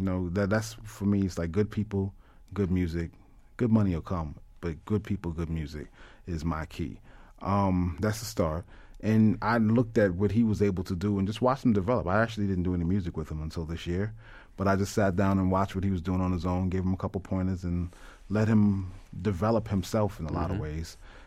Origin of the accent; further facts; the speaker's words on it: New York, United States; I remember the time growing up in New York in the Ed Koch era when it was I Love New York